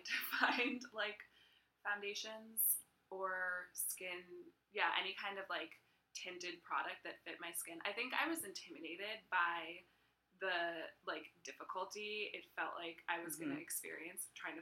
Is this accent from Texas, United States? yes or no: no; Brookline, Massachusetts, United States; And I grew up in Brookline, which is very affluent and Jewish and liberal, and it's definitely multicultural, but most of the black kids from my school were bused in, and I grew up in Brookline.